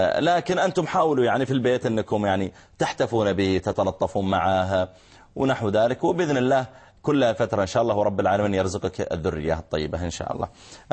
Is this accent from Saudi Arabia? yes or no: yes; Saudi Arabia; عندنا في السعودية